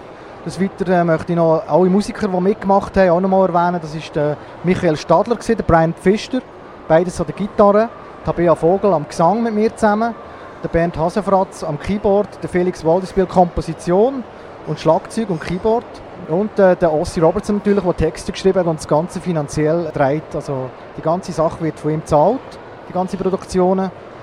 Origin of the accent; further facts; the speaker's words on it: Oensingen, Solothurn, Switzerland; ich komme aus Önzigen und bin Sänger, Mitkomponist vom Projekt